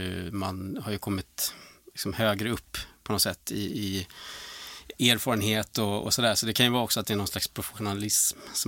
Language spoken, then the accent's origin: Swedish; Sweden; jag är enda svensk i gänget